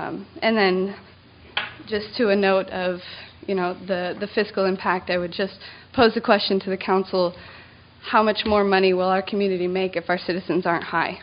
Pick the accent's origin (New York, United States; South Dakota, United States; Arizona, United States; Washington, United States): Washington, United States; Monroe; now in Snohomish, United States; And though I currently live in Snohomish, I was raised in Monroe.